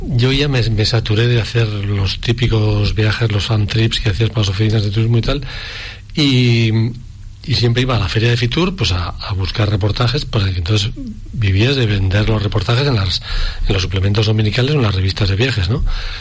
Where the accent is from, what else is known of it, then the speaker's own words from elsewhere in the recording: Puente la Reina, Navarre, Spain; No, jo soy de Puente la Reina, de Garés. Ahí donde se juntan los caminos de Santiago.